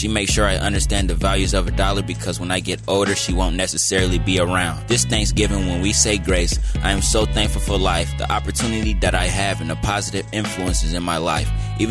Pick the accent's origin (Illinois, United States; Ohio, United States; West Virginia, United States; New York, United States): Ohio, United States; Dayton; born there; I was born in Dayton, Ohio, July 21st, 1996. My mom was only 16 when she gave birth to me.